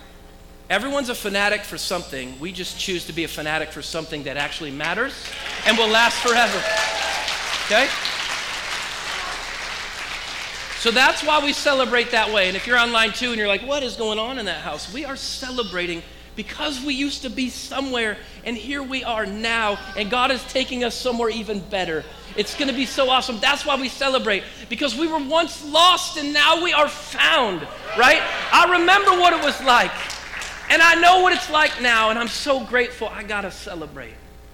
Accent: Oregon, United States; also born or lived in Eugene, Oregon; Some of you don't know, but I was born and raised in Oregon. I was born in Eugene, raised outside of Portland.

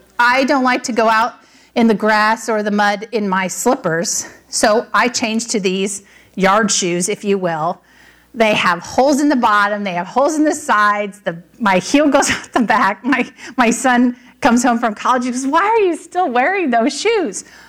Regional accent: California, United States; I grew up in Southern California, so I learned very quickly at the beach, you don't want to wear tennis shoes at the beach.

